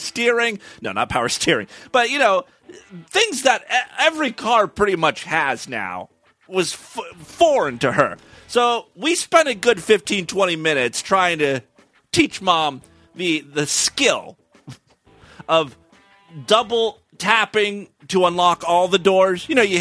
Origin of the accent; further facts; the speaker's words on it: Ashtabula, Ohio, United States; now in Columbus, United States; This past weekend, I was up in the shithole that is known as Ashtabula, my hometown. It's about 3 hours northeast of Columbus.